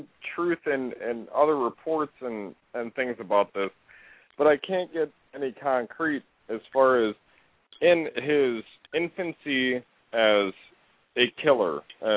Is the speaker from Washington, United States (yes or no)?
no; Houston, Texas, United States; Yeah, he's Texas, and he's not far from where I grew up in Houston.